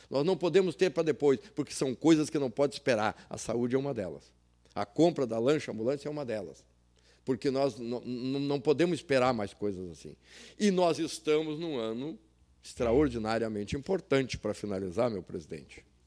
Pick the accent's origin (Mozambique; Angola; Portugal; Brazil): Brazil; Rio Grande do Sul; já que nós somos gaúchos, né?